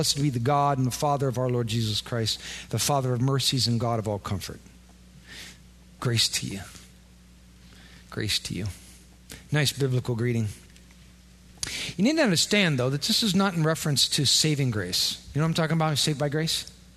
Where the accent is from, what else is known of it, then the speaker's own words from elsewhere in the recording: Wisconsin, United States; You know, and we're all from Wisconsin. We're like, sure, we'll do that.